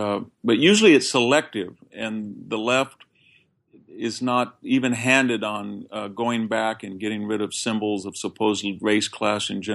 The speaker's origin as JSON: {"language": "English", "region": "the North", "country": "United States", "said": "I never, as a Northerner, I never have any sympathy for a state sanctioning that flag."}